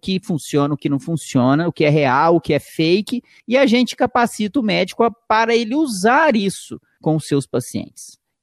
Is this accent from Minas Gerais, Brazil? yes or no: yes; Minas Gerais, Brazil; now in São Paulo, Brazil; Eu sou mineiro, fiz faculdade na Federal de Minas, na UFMG, e depois fiz residência lá em Belo Horizonte, no Hospital das Clínicas da UFMG, vim para São Paulo em 2011